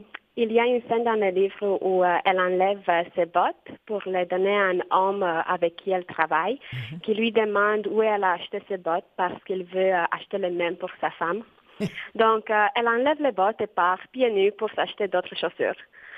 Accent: Romania; French is a second language; Ah oui, je suis roumaine.

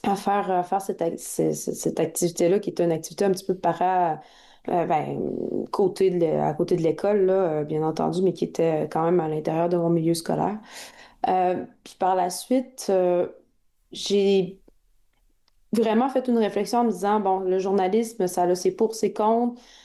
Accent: Quebec City, Quebec, Canada; Moi, je viens de Québec.

